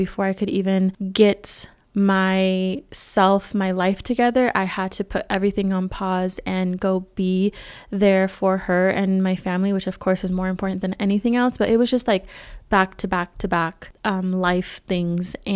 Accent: California, United States; I grew up in Northern California, but like my grandparents, my cousins, a lot of the family members that I'm close with live in Southern California.

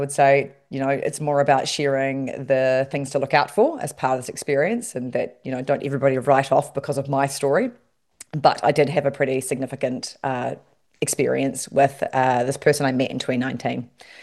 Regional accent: New Zealand; while I'm Kiwi

